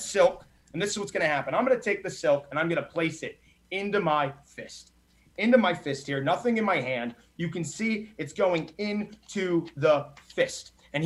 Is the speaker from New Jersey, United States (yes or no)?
yes; New Jersey, United States; because I've listened for so long, like my whole childhood. I grew up in New Jersey.